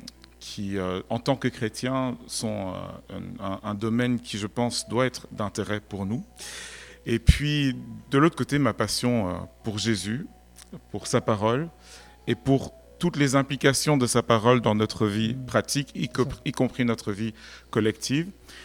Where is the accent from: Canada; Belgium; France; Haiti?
Belgium; also born or lived in Cameroon; now in Germany; J'ai pris mon vol depuis Bruxelles, qui est ma ville d'adoption. J'ai grandi en Belgique. Je suis né au Cameroun, mais j'habite maintenant en Allemagne.